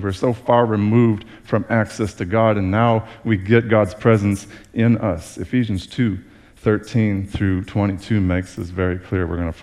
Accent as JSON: {"language": "English", "country": "United States", "said": "as an American, I too like options, right?"}